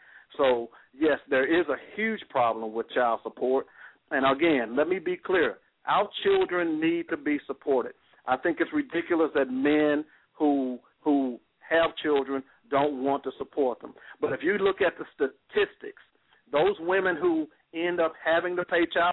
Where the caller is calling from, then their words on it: Tennessee, United States; I'm calling you from Tennessee